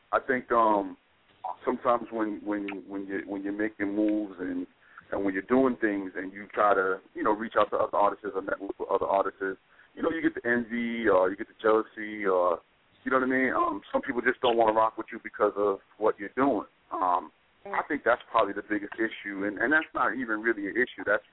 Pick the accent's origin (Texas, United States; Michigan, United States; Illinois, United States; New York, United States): New York, United States; Queens; I'm from Queens, man. So you know, I'm a Knicks fan.